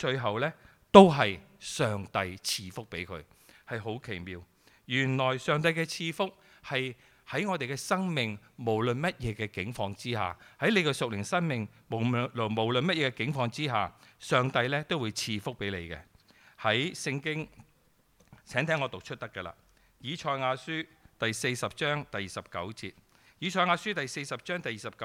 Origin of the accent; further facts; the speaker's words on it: Guangdong, China; 特别我哋广东人吓，我哋咧食嘢都中意食新鲜啊